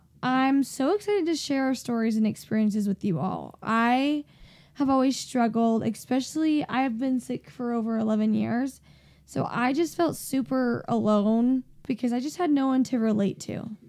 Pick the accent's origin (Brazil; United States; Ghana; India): United States; Draper, Utah; I'm 20 years old. I'm from Draper, Utah.